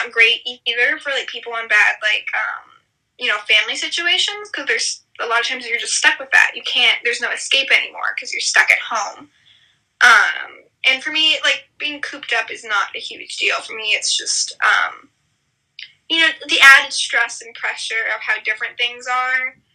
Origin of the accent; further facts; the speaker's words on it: Indiana, United States; So my family's from Indiana. I'm from Indiana. But my mom and dad are originally from California, and the rest of the family lives in California.